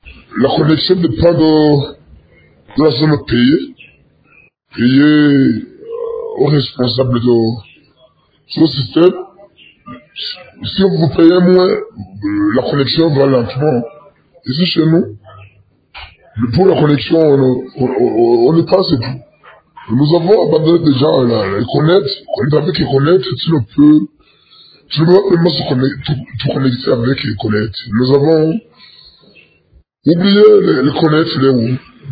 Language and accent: French; Burundi; Mais vraiment pour les crises de connexion ici chez nous au Burundi, on n'a pas le plus, on s'est habitué.